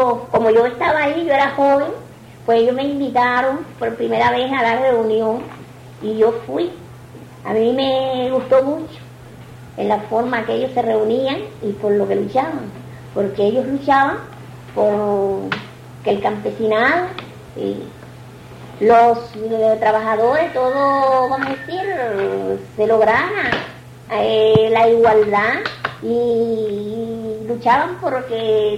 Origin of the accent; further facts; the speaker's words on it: Mangos de Baraguá, Santiago de Cuba, Cuba; Le voy a decir, yo nací en los Mangos de Baraguá a los 15 años. Allí participé como estudié en una escuelita hasta hacer tercer grado.